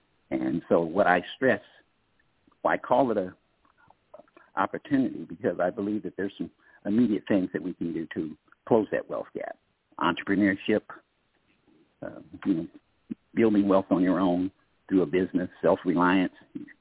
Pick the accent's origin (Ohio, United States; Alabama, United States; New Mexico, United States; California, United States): California, United States; Sacramento; I was born and raised in the Del Paso Heights community of Sacramento, raised on the corner of Belden and North Avenue